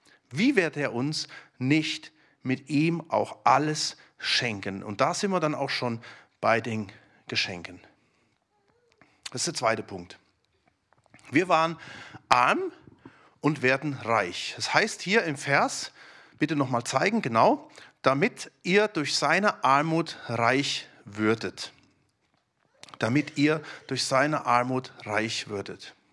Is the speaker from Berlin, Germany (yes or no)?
no; Stuttgart, Baden-Württemberg, Germany; In Jerusalem wurde ich gefragt, woher kommst du? Sag ich aus Stuttgart.